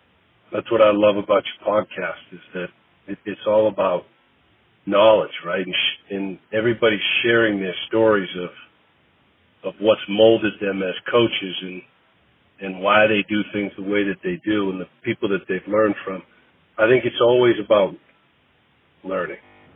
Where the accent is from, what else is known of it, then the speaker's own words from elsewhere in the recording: Boston, Massachusetts, United States; But growing up in Boston, you did a lot of stuff. So you played street hockey, you played baseball, you know, you played football.